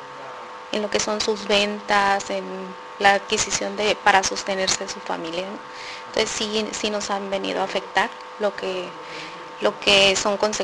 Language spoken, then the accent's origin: Spanish; Mexico; vengo de México